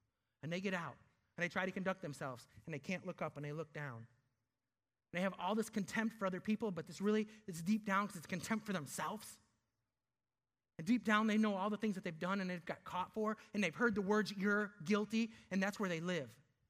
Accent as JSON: {"language": "English", "region": "Michigan", "country": "United States", "tie": "born or raised there", "said": "And in my mind, I think back to my days as a kid growing up in Michigan."}